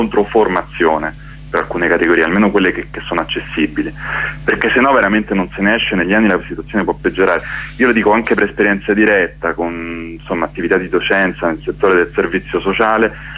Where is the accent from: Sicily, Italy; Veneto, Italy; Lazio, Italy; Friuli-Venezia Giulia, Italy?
Lazio, Italy; Rome; now in Turin, Italy; Sono nel Piemonte meridionale, molto meridionale. sono di Roma, vivo a Torino dal 2009